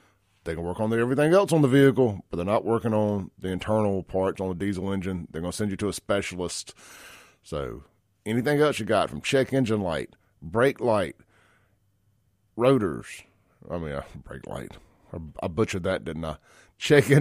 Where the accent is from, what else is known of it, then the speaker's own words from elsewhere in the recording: Scranton, Pennsylvania, United States; But I'm cussing Chakwe out because of what he's done to my hometown. So I understand Scranton folks being upset.